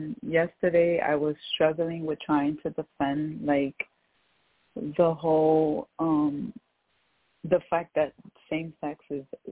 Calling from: Bethlehem, Pennsylvania, United States; I'm calling from Bethlehem.

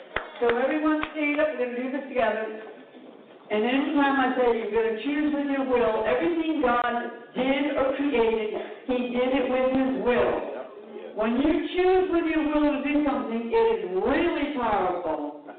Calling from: Florida, United States; I'm here live from Florida, and guess what? I'm not getting in the wagon train that's leaving here.

